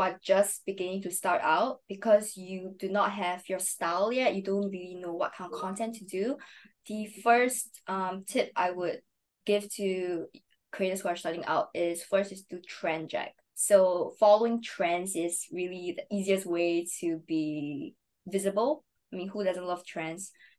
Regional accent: Singapore; that's when I guess people really get to know that I'm from Singapore

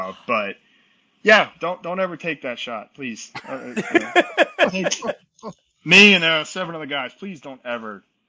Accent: New Orleans, Louisiana, United States; hey, you know, look, we're from New Orleans. We get a little rowdy.

